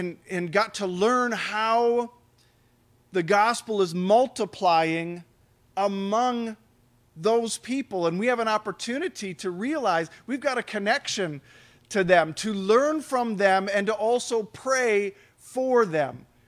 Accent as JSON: {"language": "English", "town": "Mosinee", "region": "Wisconsin", "country": "United States", "tie": "born or raised there", "said": "I grew up in Mozanie. I'm a Marathon County guy. We're a Marathon County church."}